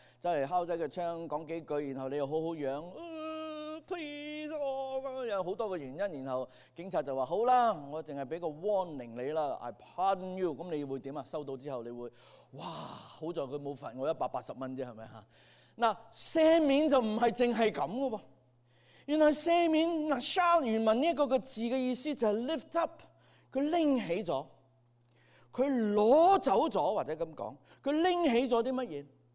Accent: Hong Kong; 所以希伯来人跟我们东方人一样，如果你不肯饶恕一个人，我们香港人说什么？

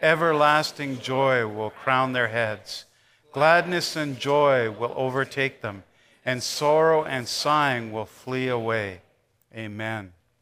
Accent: Canada; I'm a Canadian. I should be happy and say sorry to everybody, right?

